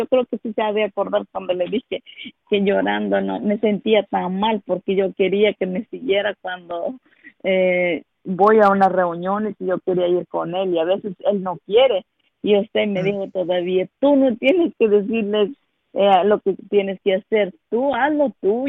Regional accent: Mexico; como somos mexicanos

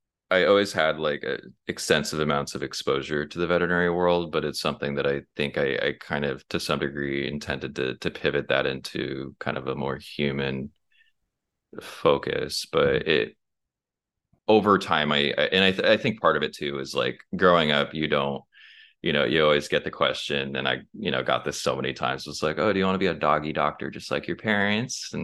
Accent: Henderson, Nevada, United States; I'm originally from Vegas. Well, technically Henderson, but you know, it's the Vegas Valley.

